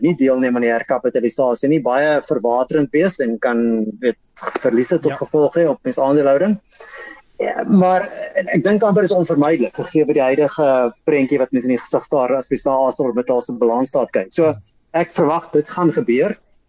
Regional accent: Potchefstroom, North West, South Africa; Ek het op Potchefstroom groot geword. Op 'n hoër volksskool Potchefstroom skool gegaan en ek het ook daar gestudeer.

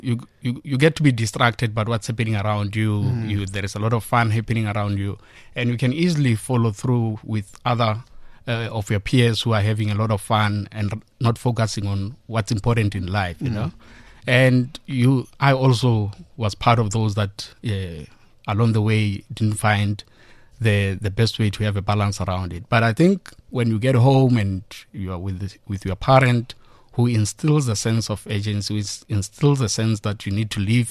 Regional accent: Bushbuckridge, Mpumalanga, South Africa; And what I found interesting along the journey of growing up in Bushbuck Ridge

